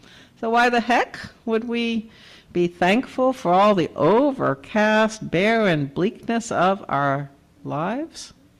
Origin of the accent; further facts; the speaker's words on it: Great Barrington, Massachusetts, United States; born not far from here in Great Barrington, Massachusetts, which was my hometown for a long time.